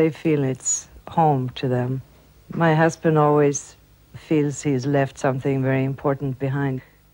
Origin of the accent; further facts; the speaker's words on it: Stockholm, Stockholm County, Sweden; I come from Sweden. I was born in Stockholm, the capital of Sweden.